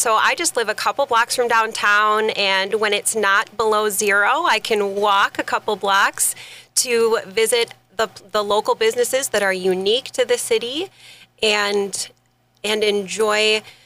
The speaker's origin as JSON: {"language": "English", "town": "Fox Cities", "region": "Wisconsin", "country": "United States", "tie": "born or raised there", "lives_now": "Fond du Lac, United States", "said": "I didn't grow up in Fond du Lac. I moved here about 2 years ago. And as you said, I grew up in the Fox Cities."}